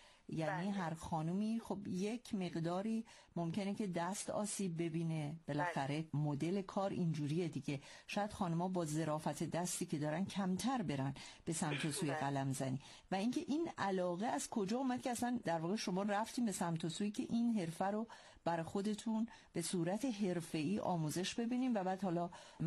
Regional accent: Iran; ما چون ایرانی هستیم

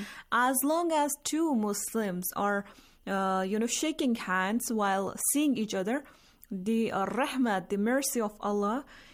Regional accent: India; But since I come from India

